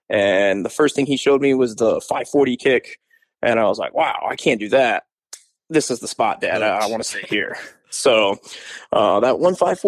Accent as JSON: {"language": "English", "town": "Kalamazoo", "region": "Michigan", "country": "United States", "said": "I'm from Kalamazoo. So I'll say Kalamazoo, but I think his school is technically in Oshimo, Michigan."}